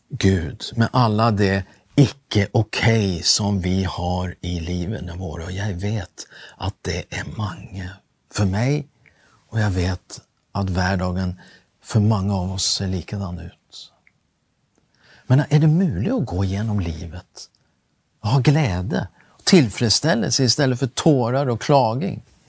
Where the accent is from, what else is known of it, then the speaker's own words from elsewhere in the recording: Sweden; Och jag är ju svensk, men i ett sånt tillfälle så hejar man ju naturligtvis på Norge.